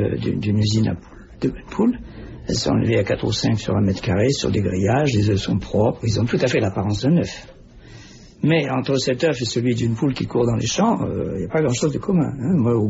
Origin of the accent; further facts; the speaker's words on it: Algeria; born there; vous savez que je suis né en Algérie, donc j'ai appris la poterie avec les femmes kabyles